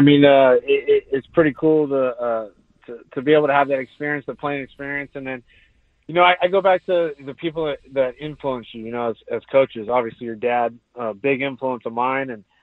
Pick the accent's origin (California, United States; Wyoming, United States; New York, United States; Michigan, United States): California, United States; San Diego; growing up in San Diego and you idolize Tony Gwynn